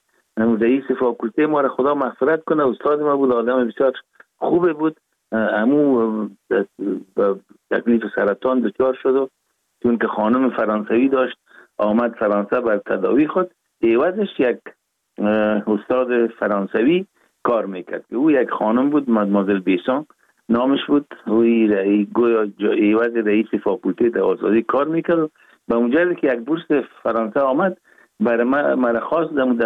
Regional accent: Kabul, Afghanistan; born there; ما 4 دی 1316 در نوابات دی افغانان کابل تولد شدیم

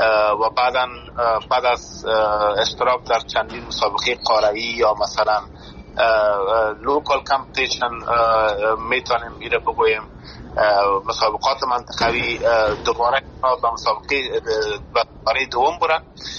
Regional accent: Afghanistan; ما در افغانستان زاده شدیم، نان و آب و افغانستان خوردیم،

